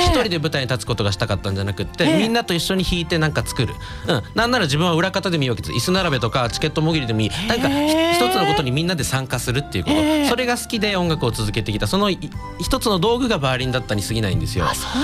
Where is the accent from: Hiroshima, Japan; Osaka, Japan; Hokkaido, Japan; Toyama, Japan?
Hiroshima, Japan; now in Paris, France; ただ私ももともとは広島出身で、まあ、地方の人間なので